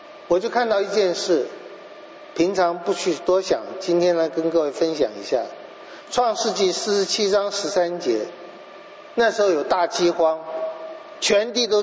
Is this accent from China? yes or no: yes; China; 我们中国人叫下人